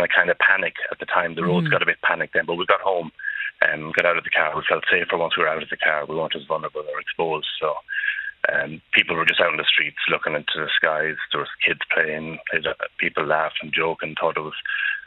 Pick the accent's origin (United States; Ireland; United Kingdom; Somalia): Ireland; I suppose growing up in Ireland, we weren't exposed to anything like this.